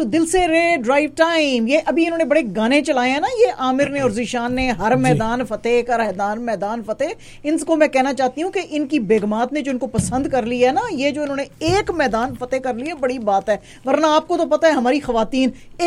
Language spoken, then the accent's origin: Urdu; Karachi, Sindh, Pakistan; میں کراچی سے ہوں میں شادی شدہ ہوں میں معصوم ہوں